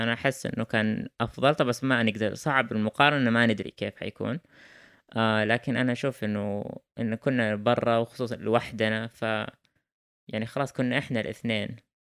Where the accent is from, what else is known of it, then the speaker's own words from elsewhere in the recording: Riyadh, Riyadh Province, Saudi Arabia; خصوصاً أنا من الرياض، إحنا من الرياض أو يعني عايشين في الرياض